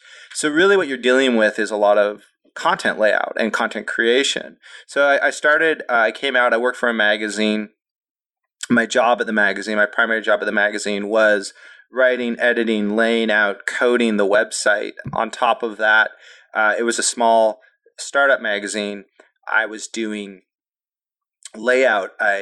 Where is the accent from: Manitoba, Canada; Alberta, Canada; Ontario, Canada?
Ontario, Canada; Toronto; moved away as an adult; now in United States; since I moved to the Bay Area, let's see, it was a year ago, February. So February of 2015, and I come from Toronto, Canada originally.